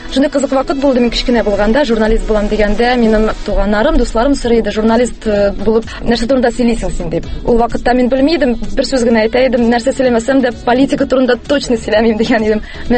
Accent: Nurlat, Tatarstan, Russia; now in Kazan, Russia; Мин үзем Нырлаттан, әти белән әни Нырлатта тора, мин инде бер нишә дип әйтәм. Мәктәпне бетергәч, Казанга күчеп киттем, шуннан шул Казанда калдым инде.

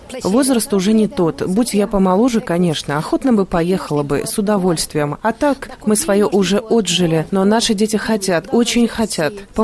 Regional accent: Cahul, Cahul District, Moldova; Я из Кагула. Работаю библиотекарем.

